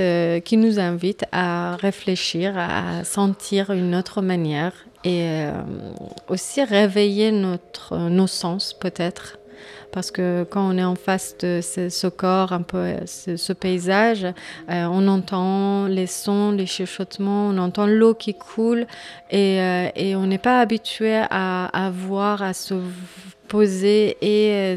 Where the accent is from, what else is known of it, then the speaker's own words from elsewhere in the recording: Iran; French is a second language; je suis une artiste iranienne, puis je viens d'Iran.